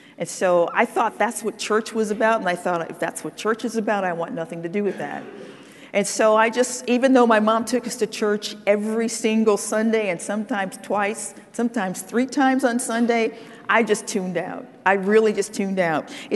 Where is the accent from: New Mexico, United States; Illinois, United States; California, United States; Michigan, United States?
Michigan, United States; Detroit; I grew up poor in Detroit, Michigan, one of four girls. My mom was a single parent.